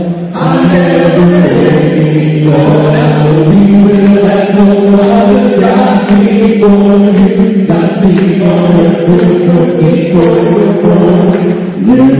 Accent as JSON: {"language": "English", "town": "Memphis", "region": "Tennessee", "country": "United States", "said": "I come from Memphis, Tennessee, from City Harvey Church. And up here I represented five congregations, including City Harvey Church in Memphis, where I come from."}